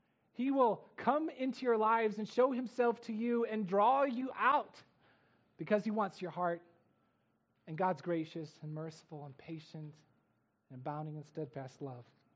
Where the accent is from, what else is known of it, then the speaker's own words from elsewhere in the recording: Alaska, United States; especially when I come from Alaska, right?